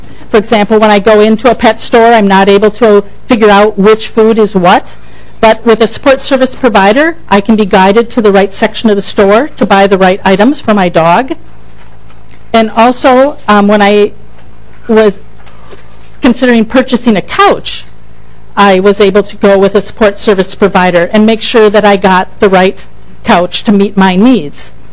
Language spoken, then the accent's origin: English; Minnetonka, Minnesota, United States; As I said, I grew up in Minnetonka.